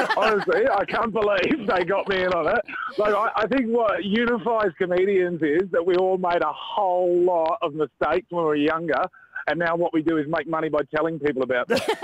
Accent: Queensland, Australia; I grew up in Queensland as well.

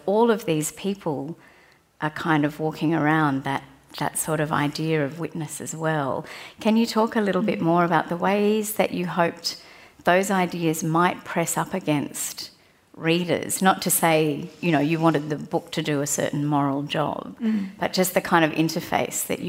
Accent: Australia; one of the reasons that it is particularly interesting as an Australian reader is that where Vita is dealing with the history of South Africa

